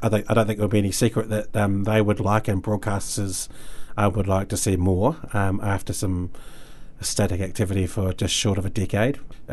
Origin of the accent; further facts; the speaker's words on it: Christchurch, Canterbury, New Zealand; I was born and raised in Christchurch, but I wasn't here for the quakes.